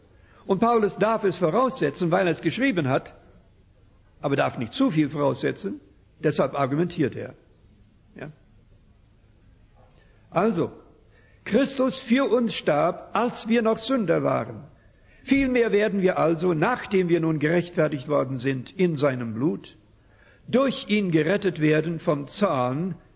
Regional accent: Saskatchewan, Canada; Später kam er nach Saskatchewan, wo ich aufgewachsen bin. Und dort in meiner Heimatgemeinde wurde er Pastor.

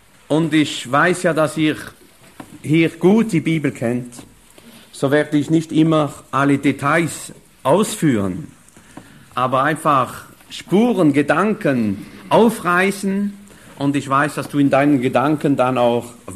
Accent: France; German is a second language; Ihr versteht ja, ich bin Franzose, ich habe viel Probleme mit der Sprache.

